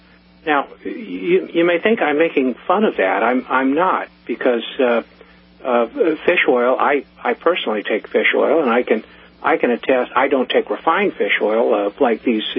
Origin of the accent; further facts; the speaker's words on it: United States; I'm an American